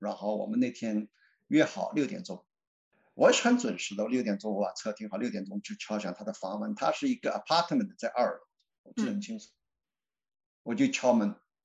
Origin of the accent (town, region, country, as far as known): China